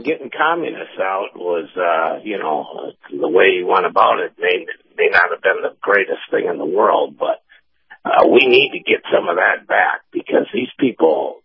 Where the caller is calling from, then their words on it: Tampa, Florida, United States; in Tampa.